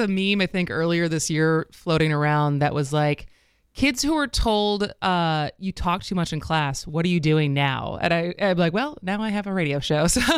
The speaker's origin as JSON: {"language": "English", "town": "Madison", "region": "Wisconsin", "country": "United States", "tie": "born or raised there", "said": "But I grew up not far from here. I grew up in Madison, went to Madison West in Shorewood"}